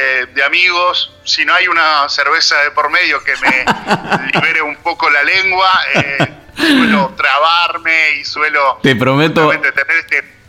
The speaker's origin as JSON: {"language": "Spanish", "country": "Argentina", "also_born_or_lived": "Italy"}